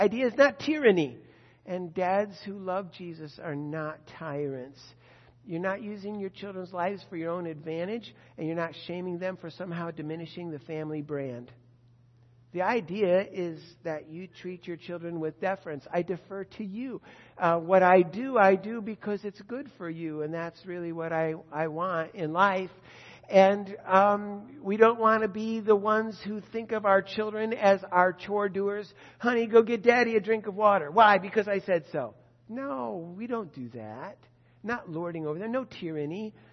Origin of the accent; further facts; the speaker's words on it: the South, United States; where, of course, we come from the South and we go camping on Eastern Shore.